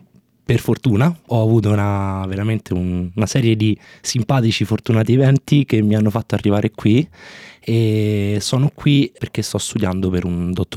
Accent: Guidonia, Lazio, Italy; now in Australia; Ho 28 anni e vengo da Guidonia, una piccola cittadina in provincia di Roma.

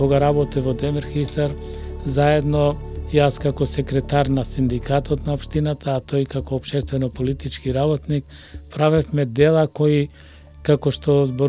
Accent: Demir Hisar, Pelagonia, North Macedonia; а исто така работев и во Демир Хисар, за да се одолжам на мојот крај, 3 години.

